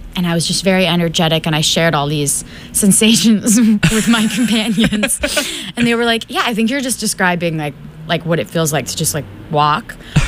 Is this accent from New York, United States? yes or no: yes; New York City, New York, United States; I mean, so I'm from New York City, land of the free and the cabs.